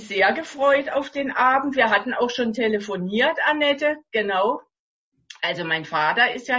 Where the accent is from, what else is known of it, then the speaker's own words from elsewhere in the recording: Freiburg, Baden-Württemberg, Germany; Also ich bin aus Freiburg oder in der Nähe von Freiburg, ist ja schon ganz schön südlich